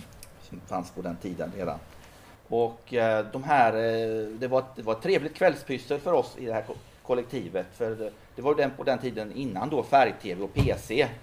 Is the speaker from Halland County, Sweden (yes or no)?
yes; Varberg, Halland County, Sweden; jag växte upp i Varberg på 70-talet i bostadskollektivet Röd Sanning.